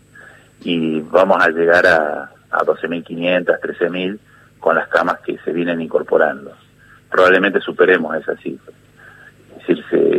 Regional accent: Argentina; Ya somos todos los argentinos

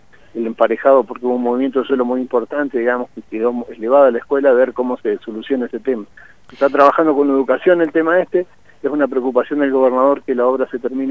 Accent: Zapala, Neuquén, Argentina; Yo soy de Zapala, soy del pueblo

